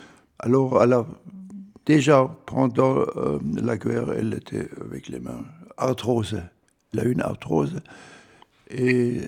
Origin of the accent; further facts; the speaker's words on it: Stuttgart, Baden-Württemberg, Germany; born there; French is a second language; je suis né à Stuttgart et c'était... 4 ans avant la guerre mondiale. Mon père était un pasteur protestant.